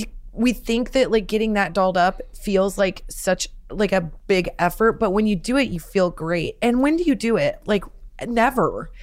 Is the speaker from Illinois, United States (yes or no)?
no; Nebraska, United States; growing up in Nebraska, my mom was a teacher and my dad sold cars, so we weren't rolling in the dough.